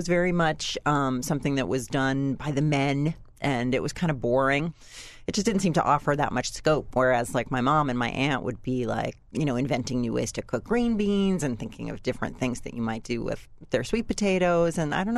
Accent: United States; I am an American.

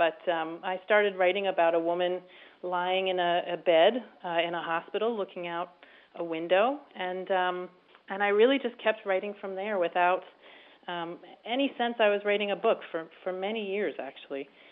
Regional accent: New York City, New York, United States; I grew up in New York City, and New York is, you know, it's such an ambitious place

